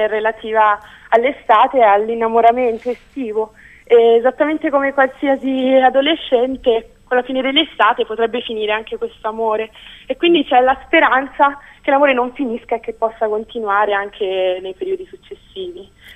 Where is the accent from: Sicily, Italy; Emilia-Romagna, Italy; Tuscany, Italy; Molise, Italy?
Molise, Italy; Agnone; io sono di Agnone, in provincia di Isernia, questa cittadina a 800 metri sul livello del mare, e niente, praticamente vivo in un posto in cui fa particolarmente freddo